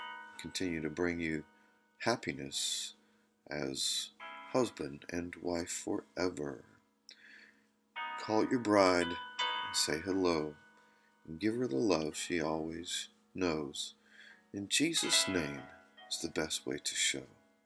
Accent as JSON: {"language": "English", "town": "Gainesville", "region": "Florida", "country": "United States", "tie": "born or raised there", "said": "who used to make me laugh so much as we grew up together in Gainesville"}